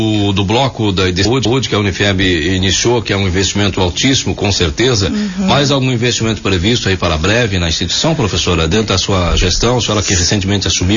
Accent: Rio Grande do Sul, Brazil; Inclusive eu, que sou gaúcho, estou aqui

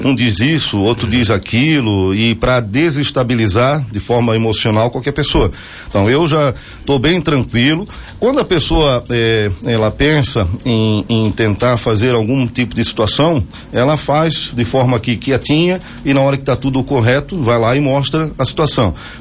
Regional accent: Brusque, Santa Catarina, Brazil; uma pessoa que sou do município de Brusque

